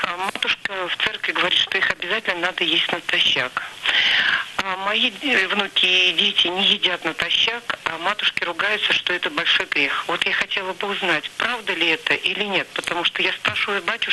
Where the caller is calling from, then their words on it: Moscow Oblast, Russia; Я из Подмосковья.